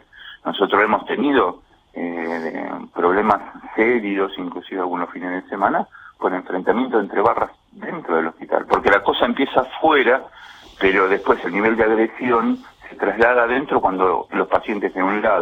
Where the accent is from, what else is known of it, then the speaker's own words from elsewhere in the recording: Moreno, Buenos Aires Province, Argentina; Yo soy vecino de Moreno, me crié en Moreno. Moreno no era así 15 o 20 años atrás.